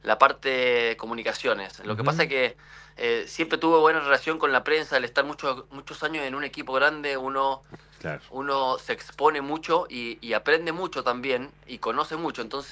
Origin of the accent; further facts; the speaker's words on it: Mendoza, Argentina; porque yo soy mendocino, conozco mucha gente, yo sé lo que me costó llegar